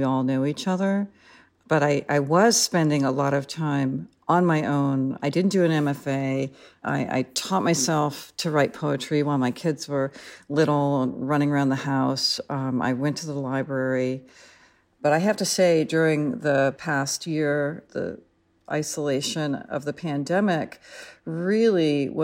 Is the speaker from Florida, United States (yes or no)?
yes; Florida, United States; moved away as an adult; also born or lived in Columbus, Ohio; Like, I grew up in Florida, but I wasn't born there. I was born in Columbus, Ohio. I'm Filipino, but I'm also white American through my mother, German or Alsatian. I don't live in Florida.